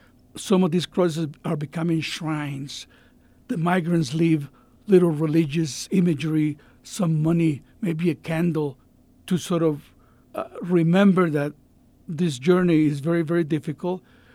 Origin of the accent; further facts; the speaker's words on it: Colombia; now in United States; I'm an immigrant myself. I came from Colombia, South America. I was one of the lucky ones who found the American dream.